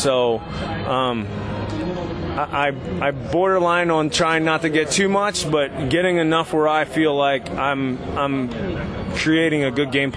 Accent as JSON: {"language": "English", "town": "Coatesville", "region": "Pennsylvania", "country": "United States", "tie": "born or raised there", "said": "so the house that I grew up in Coatesville is actually closer to Lancaster than where I went to college. So the house I grew up in is about 20 minutes from Lancaster"}